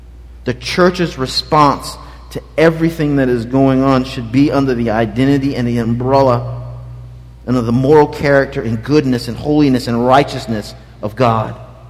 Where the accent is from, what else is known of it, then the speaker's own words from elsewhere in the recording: the South, United States; I grew up in the South. I'm a first-generation post-segregation kid.